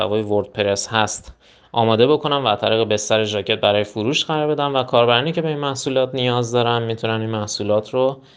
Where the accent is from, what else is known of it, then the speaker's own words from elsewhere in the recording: Tehran, Tehran Province, Iran; born there; متولد تهران هستم.